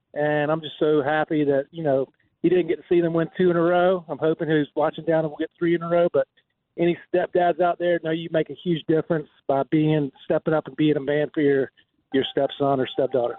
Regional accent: Athens, Georgia, United States; I grew up in Athens, and when I was in third grade, I was playing for the Athens YMCA football team, and we got to play in Sanford Stadium.

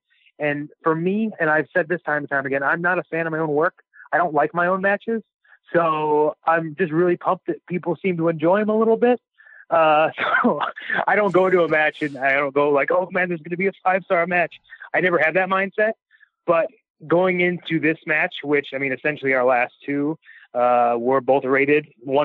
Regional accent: Cleveland, Ohio, United States; maybe it's just because I'm from Cleveland and I kind of have a workhorse mentality

